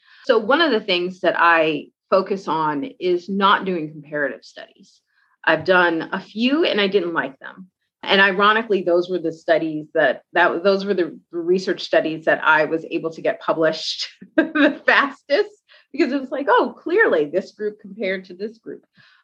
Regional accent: Cambridge, Massachusetts, United States; I grew up in Cambridge, Massachusetts. So I think that's also why a lot of times my neighborhood kind of ends up in books.

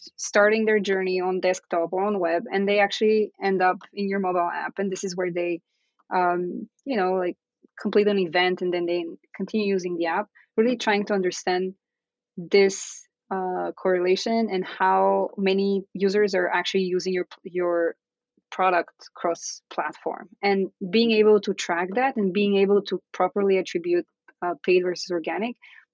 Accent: Bulgaria; moved away; I'm originally from Bulgaria.

